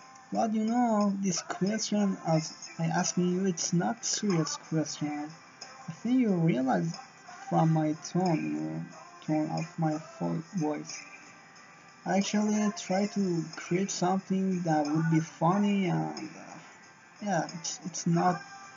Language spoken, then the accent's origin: English; Karaj, Alborz, Iran; English is a second language; and actually I'm 21 and I'm from Karaj. I'm living in a Karaj